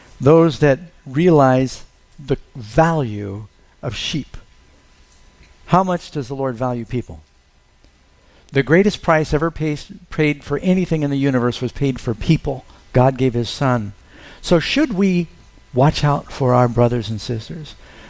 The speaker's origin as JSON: {"language": "English", "town": "New York City", "region": "New York", "country": "United States", "tie": "born or raised there", "said": "And I have to say, I was 19 years old. I grew up in New York City."}